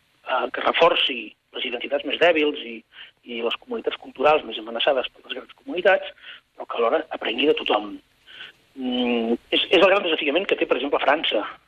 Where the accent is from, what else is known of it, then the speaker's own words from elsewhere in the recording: Catalonia, Spain; vam poder demostrar de quina mena de gent som els catalans.